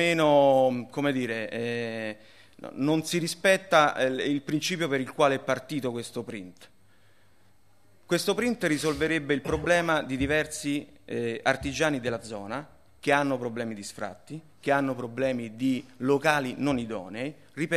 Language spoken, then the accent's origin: Italian; Rome, Lazio, Italy; io sono di Casalotti